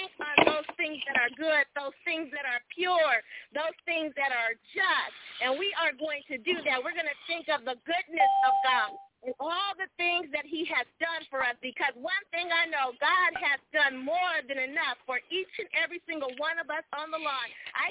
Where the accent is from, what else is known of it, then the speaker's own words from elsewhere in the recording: Inglewood, California, United States; from Inglewood, California.